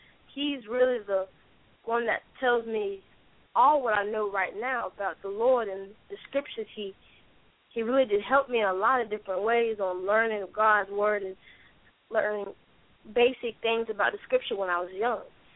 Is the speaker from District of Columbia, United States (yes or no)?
no; Jacksonville, Florida, United States; I am 12 years old, and I'm from Jacksonville, Florida.